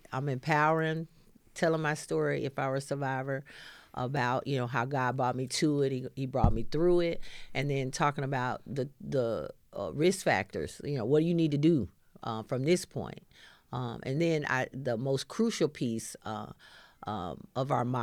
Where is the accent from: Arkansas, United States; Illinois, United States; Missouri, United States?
Arkansas, United States; accent: Arkansas dialect; I mean, you know, we're from Arkansas. You can tell by our dialect that we're not from, you know, upstate New York.